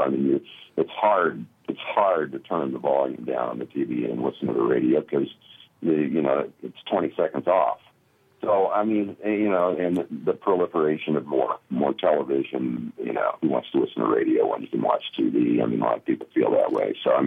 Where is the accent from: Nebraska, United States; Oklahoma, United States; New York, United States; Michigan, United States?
Nebraska, United States; Lincoln; I grew up in Lincoln, and you guys won't relate to any of these names.